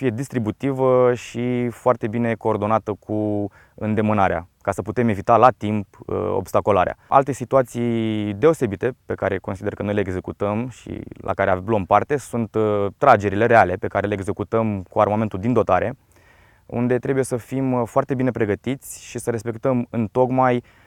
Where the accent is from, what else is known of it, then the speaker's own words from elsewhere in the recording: Constanța, Constanța County, Romania; Sunt deloc din Constanța și am urmat cursurile la Academia Navală.